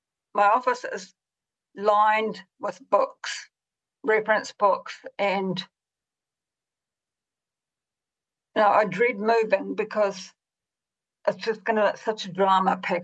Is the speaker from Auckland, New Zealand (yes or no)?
no; Huntly, Waikato, New Zealand; Yes, that's a side effect of growing up in Huntly.